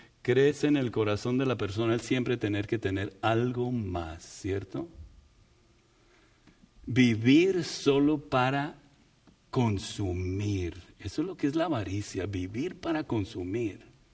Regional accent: Bogotá, Colombia; now in United States; Yo nací en Bogotá y yo nací en un barrio que era pudiente. Pero yo también iba a los barrios que no eran tan pudientes. Yo sé lo que es la pobreza. Cuando vine a Estados Unidos no tenía nada, nada.

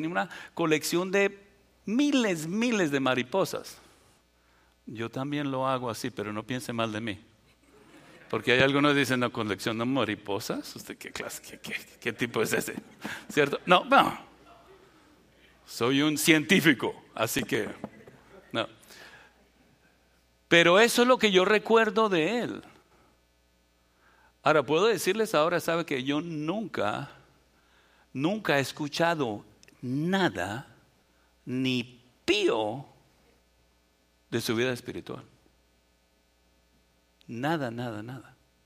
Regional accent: Colombia; born there; hace 59 años yo nací en Colombia de padres alemanes. Mis papás se escaparon de Alemania, del nazi, de Hitler

